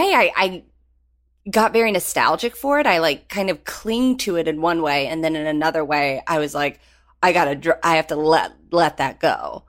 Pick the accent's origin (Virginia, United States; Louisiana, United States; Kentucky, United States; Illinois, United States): Virginia, United States; Galax; So I grew up in Galax and was desperate to somehow find my way into acting.